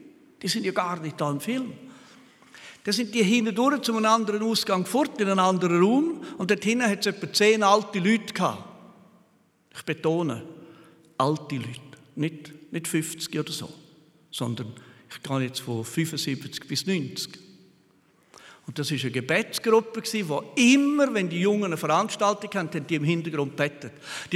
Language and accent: German; Graubünden, Switzerland; Und ich als Bündner habe den Dialekt natürlich sofort.